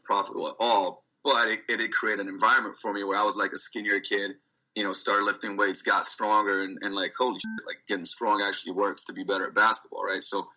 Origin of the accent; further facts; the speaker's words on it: Slovenia; English is a second language; But I was born and raised in Yugoslavia, you know, later Slovenia after the war